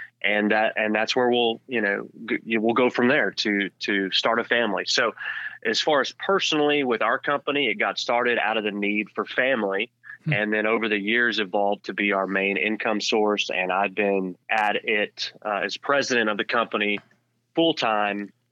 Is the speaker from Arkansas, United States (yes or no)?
yes; Arkansas, United States; I grew up in Northwest Arkansas in a family that was a billboard family.